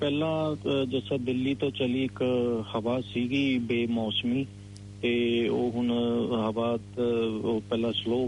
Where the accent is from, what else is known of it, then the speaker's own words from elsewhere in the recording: Punjab, India; ਅਸੀਂ ਪੰਜਾਬੀ ਤਾਂ world famous ਹੈ